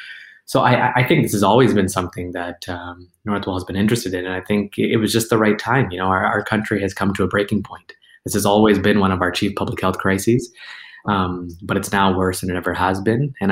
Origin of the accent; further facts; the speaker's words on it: Canada; moved away as an adult; now in United States; I'm originally Canadian, and I came to the United States about 3 years ago and started some of my specialty pediatric surgery training in Chicago.